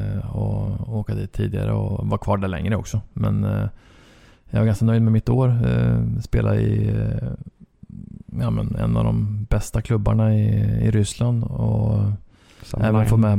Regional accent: Skellefteå, Västerbotten County, Sweden; jag såg mina chanser större att komma med i OS-laget om jag spelade hemma i Skellefteå

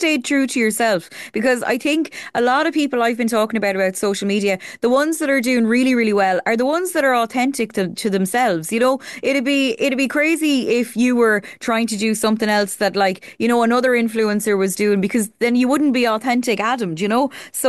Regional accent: Ireland; We hate taking compliments when we're Irish people.

